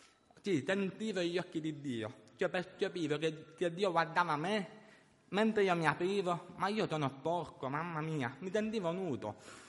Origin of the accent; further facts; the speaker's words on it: Termini Imerese, Sicily, Italy; Perché nell'81, nel mio paese, io vengo da Termini Imerese, provincia Palermo.